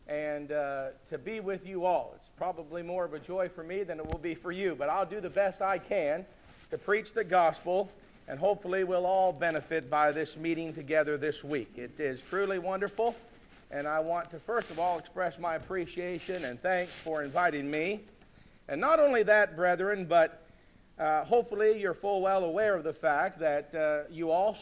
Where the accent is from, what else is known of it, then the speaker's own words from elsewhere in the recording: Canada; now in United States; I'm Canadian, and although I hopefully will change that eventually, I guess I'm here to stay now in the United States.